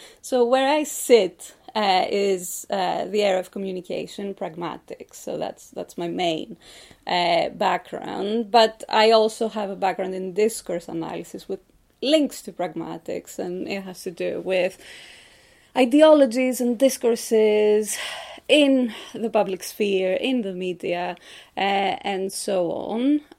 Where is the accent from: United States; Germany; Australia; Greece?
Greece; Patras, Western Greece; So school and undergraduate studies I did in my hometown, which is Patras. It's in the middle west of Greece, the top of the Peloponnese. Seaside town, nice university town, had a very nice modern university.